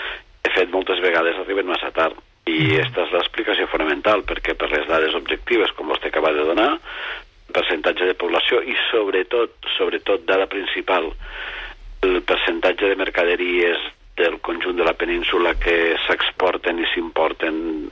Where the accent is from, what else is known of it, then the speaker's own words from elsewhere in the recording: Catalonia, Spain; Jo sóc del sud, jo sóc de les Terres de l'Ebre